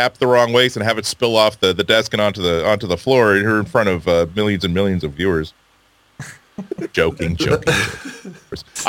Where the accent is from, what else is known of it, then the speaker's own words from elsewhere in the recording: United States; Sorry, I'm an American